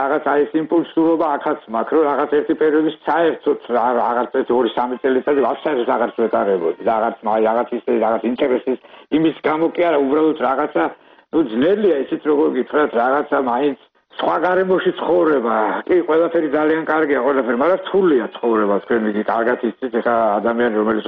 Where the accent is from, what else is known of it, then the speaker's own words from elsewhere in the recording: Tsinandali, Kakheti, Georgia; მე ბავშვობა წელი კახეთში მაგ გატარებული და და ჩემი იყო წინანდლი და და წელი ჩემი ბავშვობა წინანდალში მაგ გატარებული